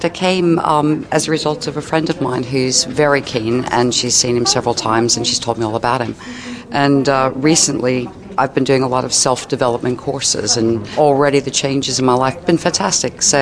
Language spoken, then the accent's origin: English; Washington, District of Columbia, United States; Yes, indeed. Washington, D.C.